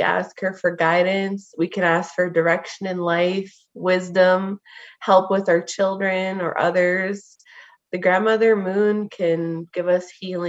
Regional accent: Temiskaming First Nation, Quebec, Canada; I'm from Temiskaming First Nation, and I'm Bear and Loon Clan.

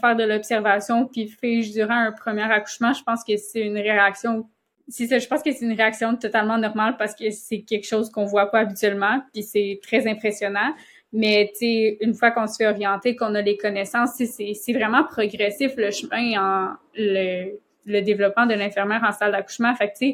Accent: Quebec, Canada; moved away; quand je suis partie du Québec, pour parler un peu de moi

